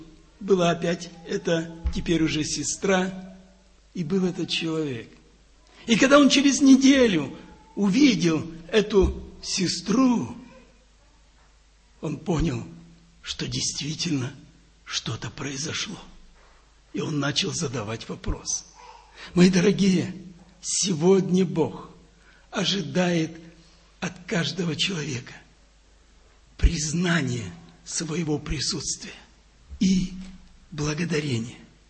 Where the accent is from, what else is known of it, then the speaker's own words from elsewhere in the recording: Georgiyevsk, Stavropol Krai, Russia; moved away; Я не был там у меня на родине, где моя первая церковь была, это в Старопольском крае, город Георгиевск. Я не был там 18 лет.